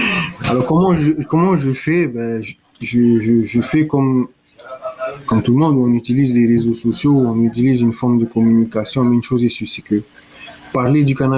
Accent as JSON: {"language": "French", "country": "France", "said": "je suis français, pourquoi je ne le fais pas ?"}